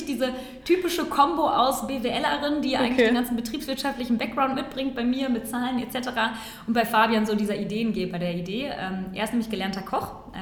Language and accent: German; North Rhine-Westphalia, Germany; now in Cologne, Germany; ich komme aus dem Ruhrgebiet.